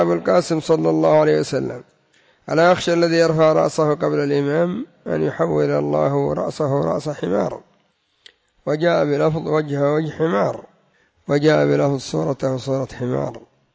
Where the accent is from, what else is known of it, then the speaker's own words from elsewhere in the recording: Yemen; كما يقول المثل عندنا في اليمن: ما تموت العرب إلا مستوفية.